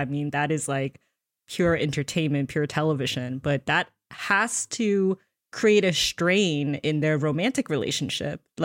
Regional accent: Alpharetta, Georgia, United States; And actually I'm from Alpharetta

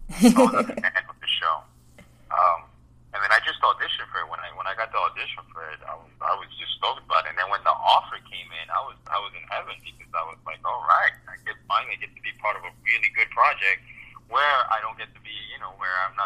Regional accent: Colombia; Colombian. I was born in Colombia

